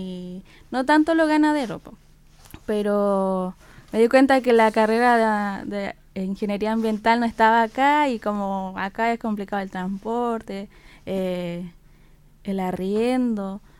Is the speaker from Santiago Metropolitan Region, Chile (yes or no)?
yes; Santiago, Santiago Metropolitan Region, Chile; yo como muchos me conocen, soy de Santiago, como he dicho. Estoy como acá hace como 6 años, más o menos.